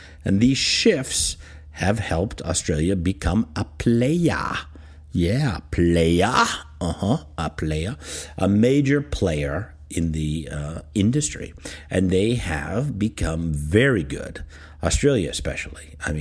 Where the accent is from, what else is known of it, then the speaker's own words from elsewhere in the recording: Canada; Canada, my home country, of course, we're broadcasting from Toronto, Canada